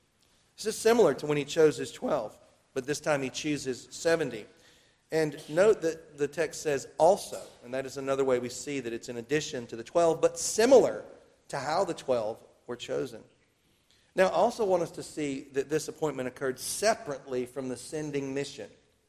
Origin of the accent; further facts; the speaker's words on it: Tennessee, United States; I'm from Tennessee, so I've got to double-check my math.